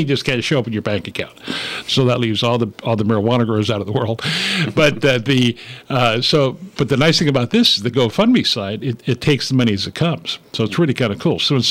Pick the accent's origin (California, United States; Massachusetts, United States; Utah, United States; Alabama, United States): California, United States; Guerneville; because I was raised in Guerneville, so I've been around here for a long, long time.